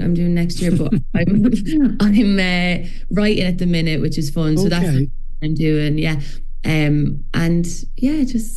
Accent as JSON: {"language": "English", "country": "Ireland", "said": "it's like in our DNA as Irish people and as storytellers."}